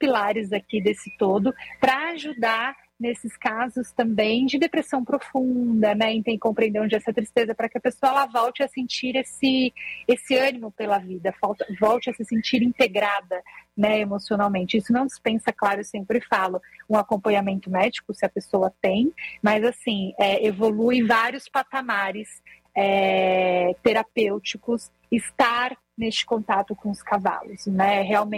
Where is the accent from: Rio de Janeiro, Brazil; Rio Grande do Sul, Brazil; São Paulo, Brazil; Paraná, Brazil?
São Paulo, Brazil; Eu vim de São Paulo, sou paulistana.